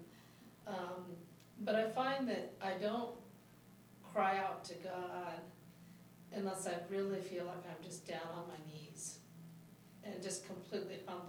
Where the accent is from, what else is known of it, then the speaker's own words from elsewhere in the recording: Eugene, Oregon, United States; I'm from Eugene, Oregon. Happy to be here, first time.